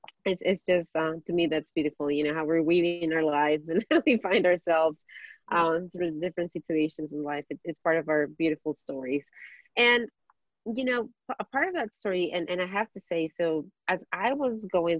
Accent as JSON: {"language": "English", "country": "Ecuador", "tie": "born or raised there", "first_language": "Spanish", "second_language": "English", "moved": "yes", "said": "because I'm from Ecuador, so I grew up in Ecuador. My first language is Spanish, and I learned English."}